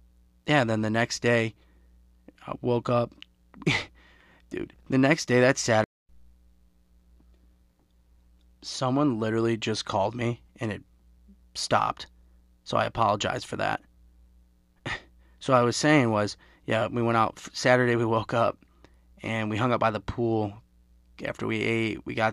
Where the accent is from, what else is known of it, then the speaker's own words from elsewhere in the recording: Detroit, Michigan, United States; But luckily, obviously, I'm from the Detroit area. So I love that airport.